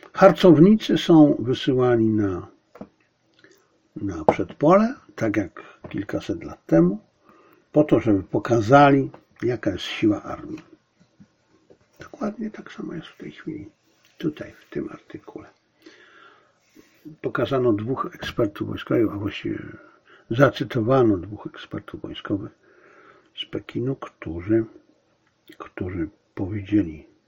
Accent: China; Ponieważ ja jestem Chińczykiem. Ja jestem Polakiem i jestem Chińczykiem. Jestem patriotą chińskim i patriotą polskim.

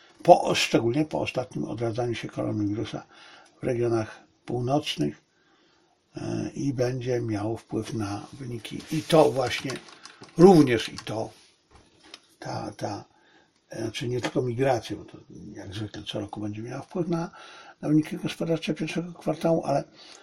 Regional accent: Zabrze, Silesian Voivodeship, Poland; born there; ja przecież nie urodziłem się w Bielczy, koło Tarnowa, urodziłem się w Zabrzu, ale nie urodziłem się we Lwowie.

